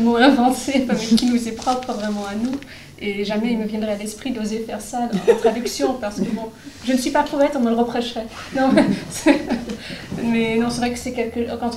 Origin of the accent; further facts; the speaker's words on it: France; also born or lived in Netherlands; Moi, je suis néerlandaise, j'ai grandi en France, donc voilà, j'ai cette double culture en moi